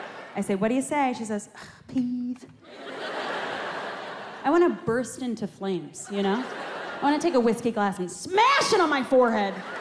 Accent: New York, United States; now in Florida, United States; So during COVID, my parents sold the house I grew up in on Long Island and moved down to Florida full time.

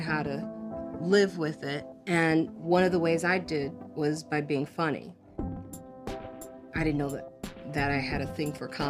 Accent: Highland Park, Illinois, United States; I grew up in Chicago, Highland Park, which is a very white neighborhood.

